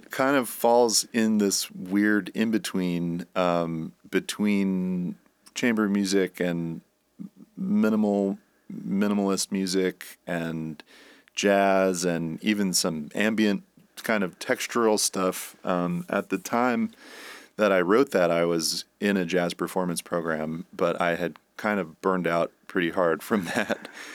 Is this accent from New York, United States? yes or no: yes; Bronx, New York, United States; now in Troy, United States; I grew up in the Bronx, not far from the Hudson River. And I live in South Troy, also not far from the Hudson River.